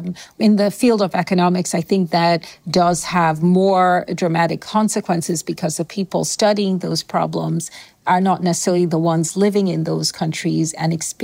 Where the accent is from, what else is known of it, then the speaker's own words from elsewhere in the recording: Nigeria; I grew up in Nigeria. My parents are both college professors. I grew up on a college campus.